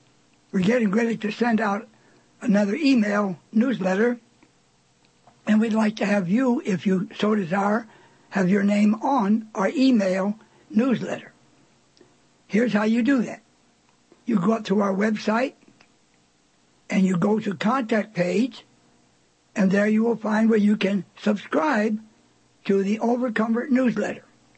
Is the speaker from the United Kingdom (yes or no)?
no; Nigeria; Brother, I have witnessed this in my country, Nigeria, particularly in my home state, Mono